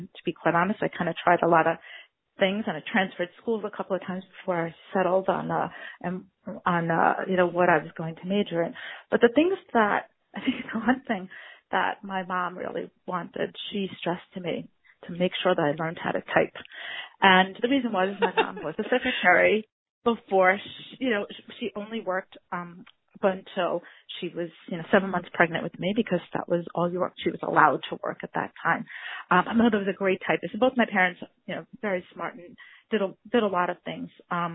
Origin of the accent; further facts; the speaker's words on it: Brooklyn, New York, United States; So, you know, I'm a native New Yorker. I grew up here in Brooklyn. So I'm home.